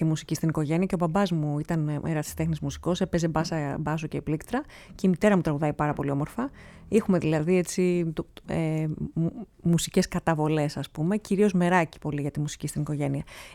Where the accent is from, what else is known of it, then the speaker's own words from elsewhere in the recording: Kerasovo, Epirus, Greece; Εγώ είμαι από την Ήπειρο, είμαι από το Κεράσο, έτσι, στην Κόνιτσα. Δεν μεγάλωσα εκεί, πήγαινα τα καλοκαίρια. Είχα και μια γιαγιά Ηπειρώτησα